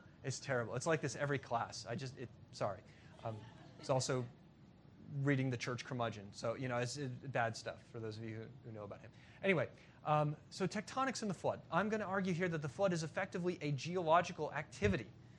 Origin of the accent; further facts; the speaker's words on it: Virginia, United States; In my home state of Virginia now, where I teach at Liberty University, we even find Thomas Jefferson held to this principle.